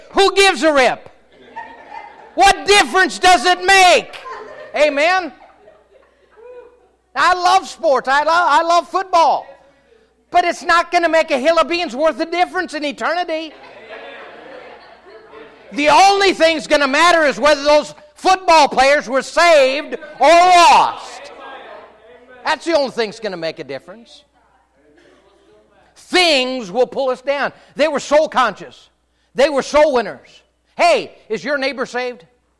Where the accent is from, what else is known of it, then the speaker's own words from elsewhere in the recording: Minnesota, United States; Now, I grew up north in Minnesota, and amen.